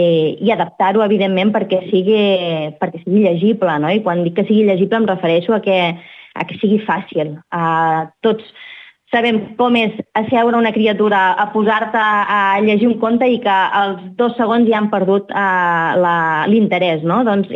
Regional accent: Sabadell, Catalonia, Spain; quan jo dic d'on soc, jo dic que jo soc de Sabadell.

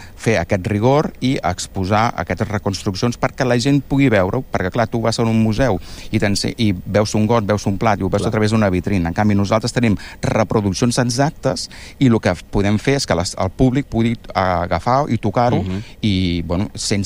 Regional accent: Tarragona, Catalonia, Spain; Bé, com aquí parlo com a tarragoní, i per mi és un orgull.

